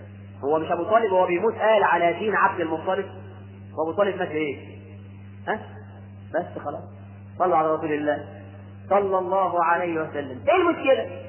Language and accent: Arabic; Egypt; ده احنا كمصريين بنسمي الواحد اسمين